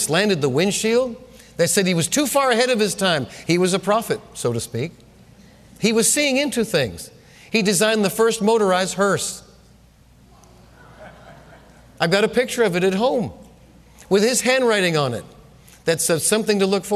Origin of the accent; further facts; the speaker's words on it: Mineola, New York, United States; I said, when I was a child, I grew up in Mineola, Long Island.